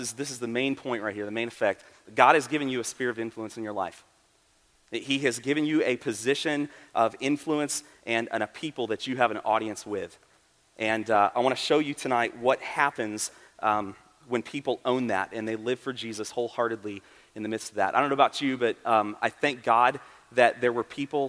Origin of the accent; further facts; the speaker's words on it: Florida, United States; Yeah, I grew up in South Florida and just could never make the switch to the oh-so-disappointing UCF Knights football team.